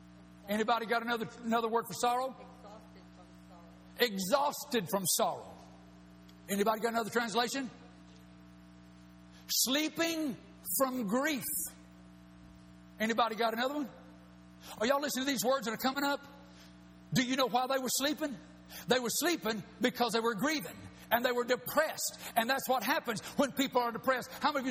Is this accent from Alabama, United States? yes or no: yes; Alabama, United States; I call him Baal because I'm from Alabama.